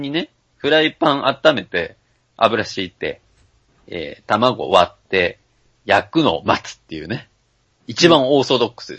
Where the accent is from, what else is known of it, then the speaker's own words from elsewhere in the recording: Mie, Japan; now in Tokyo, Japan; 私の地元とか、まあ、三重県にいた時、